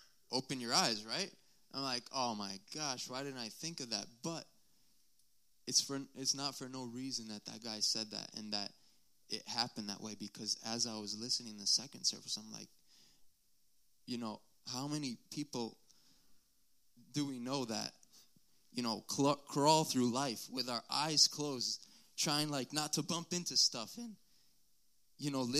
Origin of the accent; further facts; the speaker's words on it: Connecticut, United States; I'm from Connecticut, but I've gone all around, and I like to eat.